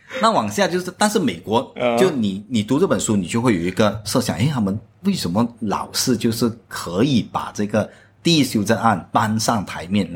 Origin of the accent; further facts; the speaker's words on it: Malaysia; 我就是马来西亚的读者